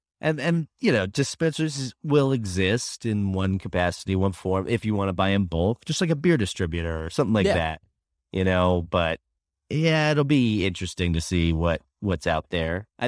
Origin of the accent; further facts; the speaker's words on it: Concord, Massachusetts, United States; My hometown, they opted out already in Massachusetts. That's where I grew up. It's Concord, Mass.